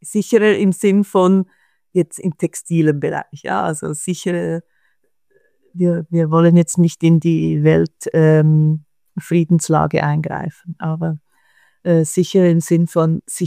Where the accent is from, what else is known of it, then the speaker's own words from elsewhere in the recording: Switzerland; Also ich bin Schweizerin. Das macht mich aus. Das hört man auch, wenn ich spreche, denke ich. Obwohl ich eine der wenigen Schweizerinnen bin, die sehr gerne Deutsch sprechen.